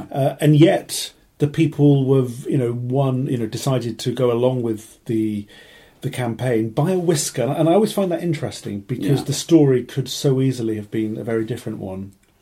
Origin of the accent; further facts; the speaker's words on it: Cardiff, Wales, United Kingdom; I've been back in Cardiff for 24 hours